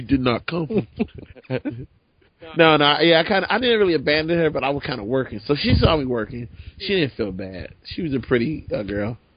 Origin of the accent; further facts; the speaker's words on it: Chicago, Illinois, United States; You know, I was all about, you know, growing up in Chicago.